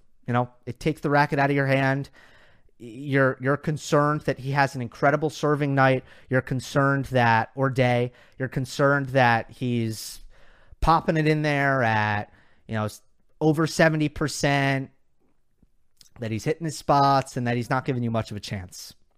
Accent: New York, United States; So I'm a New Yorker. I'm either going to be a Jets fan or a Giants fan.

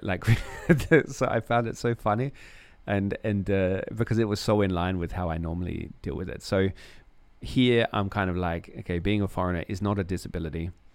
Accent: Australia; So as an Australian, but as a foreigner in general. So I don't often tell people straight away I'm from Australia

